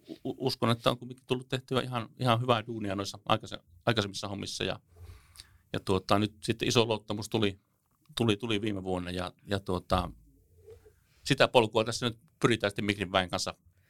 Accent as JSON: {"language": "Finnish", "region": "South Karelia", "country": "Finland", "said": "niin kuin meillä päin tuolla Etelä-Karjalassa on tapana sanoa"}